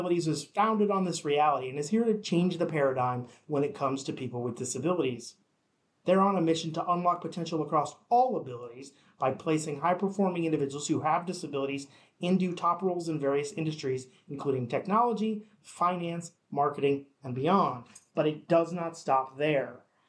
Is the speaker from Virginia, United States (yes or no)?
no; Ohio, United States; We grew up together in Nuomini, Ohio.